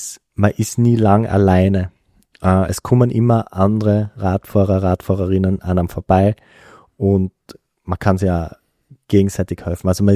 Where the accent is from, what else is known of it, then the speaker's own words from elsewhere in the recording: Graz, Styria, Austria; Jetzt als Grazer war natürlich Start in Ljubljana